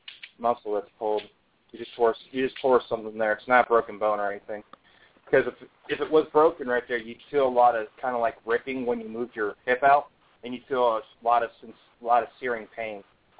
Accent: Buffalo, New York, United States; Well, I'm from Buffalo, New York, but it's funny you should mention that because I'm moving up north as soon as I'm done with school.

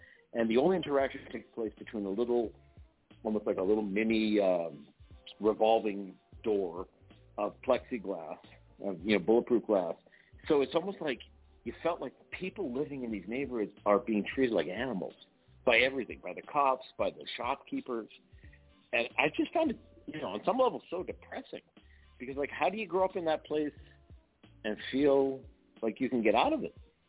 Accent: Canada; as a guy that was born and raised in Canada

